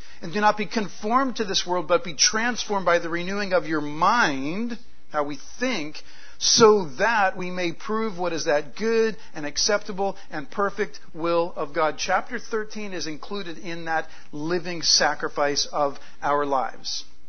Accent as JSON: {"language": "English", "region": "California", "country": "United States", "said": "We did a little experiment some years ago, like, I'm from California. That doesn't justify it. In California, it's a rolling stop, right?"}